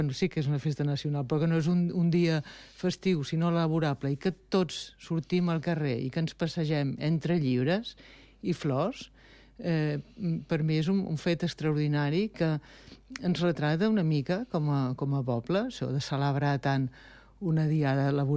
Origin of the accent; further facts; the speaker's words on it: Barcelona, Catalonia, Spain; born there; Jo de naixement sóc barcelonina